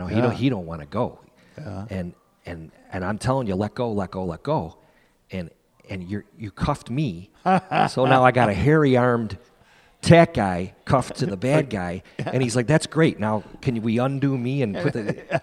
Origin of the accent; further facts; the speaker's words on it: Chicago, Illinois, United States; I grew up in Chicago, yeah.